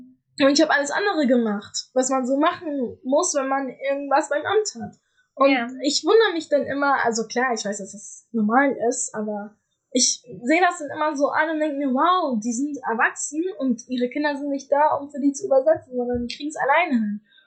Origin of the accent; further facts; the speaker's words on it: Syria; German is a second language; Wir sind beide Syrer